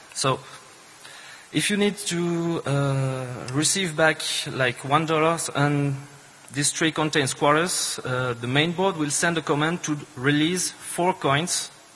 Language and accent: English; Switzerland; first language French; English is a second language; I'm from Switzerland, so no, I don't speak Swedish. I don't know, but many Americans think we speak Swedish in Switzerland, but no. I speak French, so excuse my English.